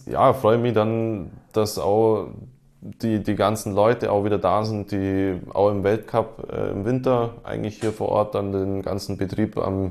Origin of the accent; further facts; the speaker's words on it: Esslingen, Baden-Württemberg, Germany; wie in meinem Heimatort in Esslingen auch